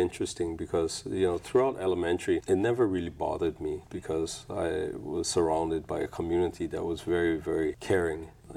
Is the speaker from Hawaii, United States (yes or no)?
yes; Hawaii, United States; also born or lived in Morioka, Japan; My father was in the civil service. He was actually stationed in Japan at that time. And my mom was from Morioka. And so I was born there. And I came to Hawaii when I was 2.5 years old.